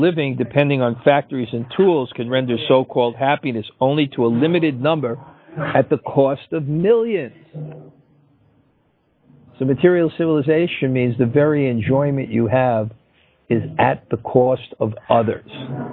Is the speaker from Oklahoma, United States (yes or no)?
no; Brooklyn, New York, United States; born there; because I was born in Brooklyn, and I actually became attached to concrete.